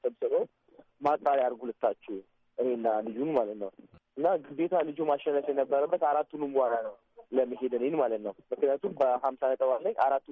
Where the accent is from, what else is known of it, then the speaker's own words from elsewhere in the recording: Adama, Oromia, Ethiopia; የመጣሁት ከኦሮሚያ ክልል ነው። ተወልጄ ያደግኩት አዳማ ላይ ነው።